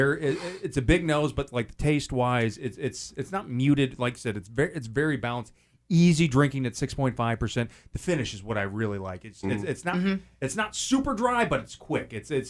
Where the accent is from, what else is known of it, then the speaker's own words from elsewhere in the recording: St. Louis, Missouri, United States; now in Las Vegas, United States; So St. Louis, I'm originally from St. Louis